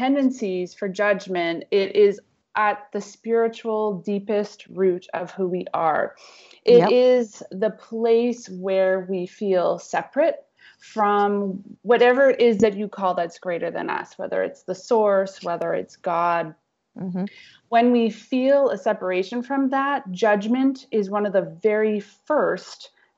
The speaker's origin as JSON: {"language": "English", "country": "Canada", "said": "Where am I originally from? I'm Canadian."}